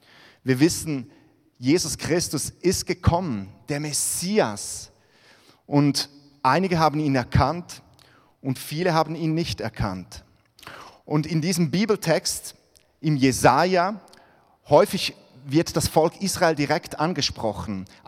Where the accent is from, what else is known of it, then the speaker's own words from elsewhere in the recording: Switzerland; now in Hamburg, Germany; Meine Frau und ich, wir kommen ja ursprünglich aus der Schweiz. Jetzt mittlerweile leben wir im hohen Norden, in Hamburg.